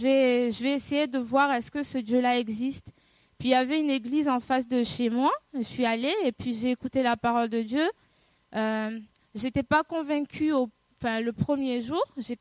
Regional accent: Haiti; born there; J'ai 29 ans, je suis née en Haïti.

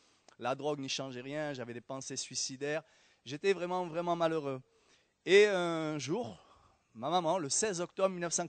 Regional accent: Toulouse, Occitanie, France; Et j'ai grandi ici, au Mirail

